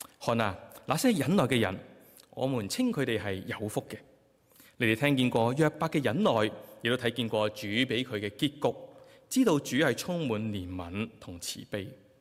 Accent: Guangdong, China; accent: Cantonese; 可能我们广东话呢，讲这个彼此埋怨呢

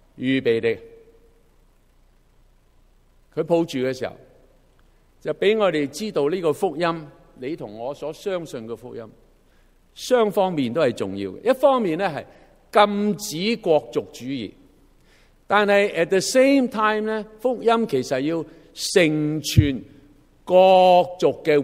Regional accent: Canada; 你同我係加拿大人咪要爱加拿大囉，

